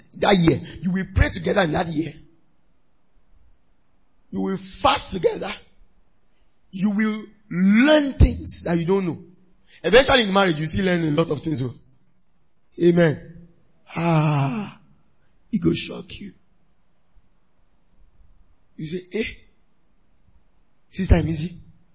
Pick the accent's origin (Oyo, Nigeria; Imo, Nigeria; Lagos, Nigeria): Oyo, Nigeria; Ibadan; I grew up in Ibadan, sorry.